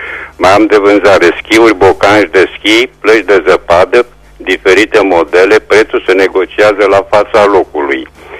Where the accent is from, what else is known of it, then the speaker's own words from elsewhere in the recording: Reșița, Caraș-Severin, Romania; sunt din Reșița și revin și eu cu următoarele anunțuri.